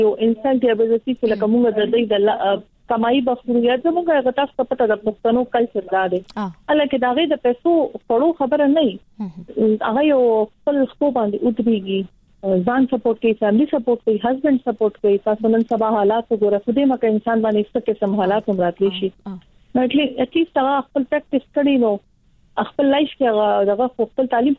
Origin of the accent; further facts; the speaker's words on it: Peshawar, Khyber Pakhtunkhwa, Pakistan; زه په پېښور لوکل یم او زه دلته مطلب دلته پیدا شول